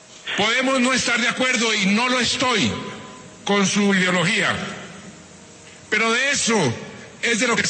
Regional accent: Colombia; como un colombiano más que quiere entrañablemente a su país

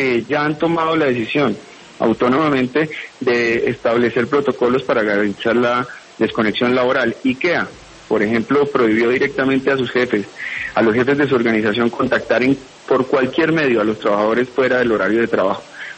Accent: Boyacá, Colombia; Yo soy boyacense, sí, señor.

